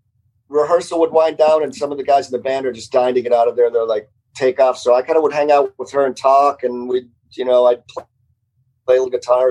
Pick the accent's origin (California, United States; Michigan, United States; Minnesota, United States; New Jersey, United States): Michigan, United States; Detroit; I had rock and roll roots. I'm from Detroit.